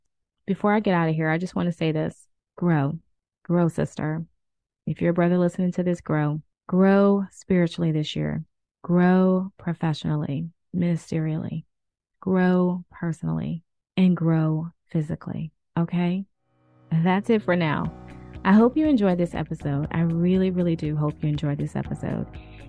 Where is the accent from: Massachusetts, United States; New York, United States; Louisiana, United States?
Louisiana, United States; New Orleans; I'm from the South. I'm from New Orleans. So we say soft drinks.